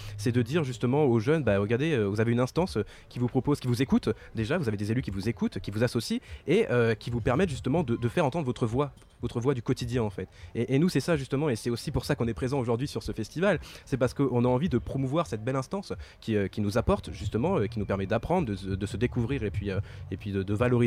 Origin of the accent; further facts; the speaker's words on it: Nogent-le-Rotrou, Centre-Val de Loire, France; now in Lyon, France; moi en fait je viens de Nogent-le-Rotrou en Eure-et-Loir, j'ai fait toute ma scolarité là-bas et actuellement donc je suis étudiant à Lyon au sein d'une école qui forme à la transition écologique.